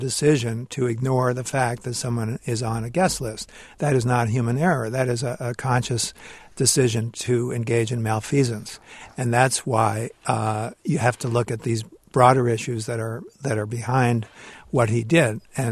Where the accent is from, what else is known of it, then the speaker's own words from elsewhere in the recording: Belmont, Massachusetts, United States; near my hometown of Belmont, Mass.